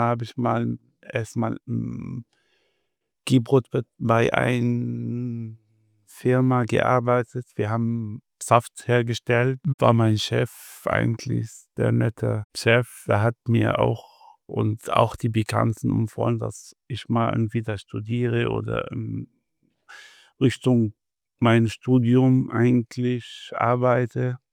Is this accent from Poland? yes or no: no; Syria; German is a second language; now in Bad Kreuznach, Germany; ich komme aus Syrien. Seit 2015 bin ich hier in Deutschland, in Bad Kreuznach.